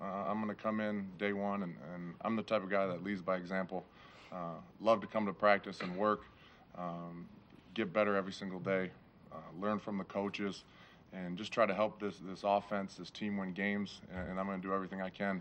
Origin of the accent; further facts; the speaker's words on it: Michigan, United States; Actually, I grew up in Michigan, so I'm used to that type of weather.